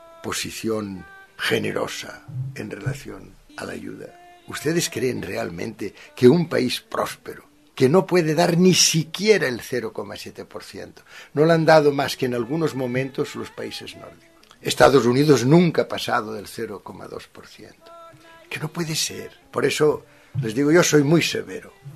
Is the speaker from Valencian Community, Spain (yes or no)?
no; Catalonia, Spain; yo soy catalán y lo digo siempre